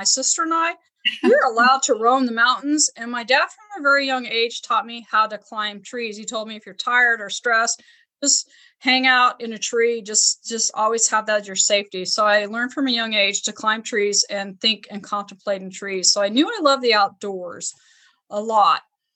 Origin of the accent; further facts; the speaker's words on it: Ruidoso, New Mexico, United States; I was raised in Ruidoso, New Mexico, and in the 1970s, when I was in elementary school, there are a lot of different cultures, different people in the town I grew up in.